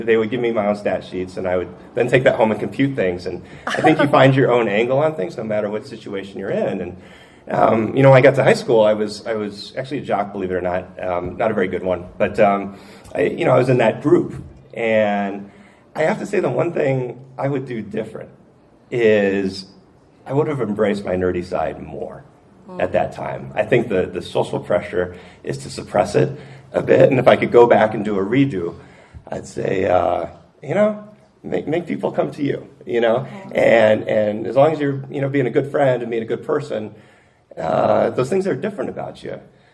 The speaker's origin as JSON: {"language": "English", "town": "Longmont", "region": "Colorado", "country": "United States", "tie": "born or raised there", "said": "my growing up in Longmont, actually, it was kind of Friday Night Lights-like, right?"}